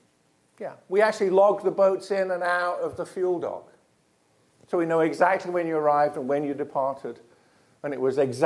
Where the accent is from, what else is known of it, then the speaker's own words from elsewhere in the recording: California, United States; I'm from California. I got to promote.